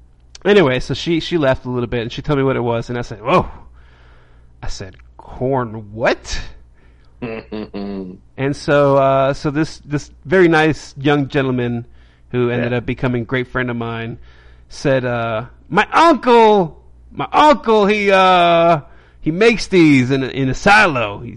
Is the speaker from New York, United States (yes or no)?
yes; New York, United States; When I grew up in New York, it was called N-word rigging.